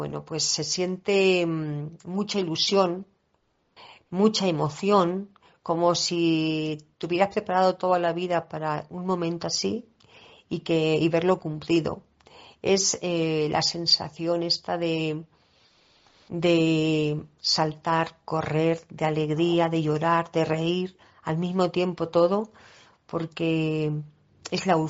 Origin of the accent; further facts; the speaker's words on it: El Pedernoso, Castilla-La Mancha, Spain; en mi tierra, en El Pedernoso, en los pueblos colindantes como el Mota del Cuervo, Pedroñeras, aunque los campos no tienen bosques ni tienen arboledas profundas donde esconderse, ni lagunas profundas, pero sí que hay parajes muy bonitos, manchegos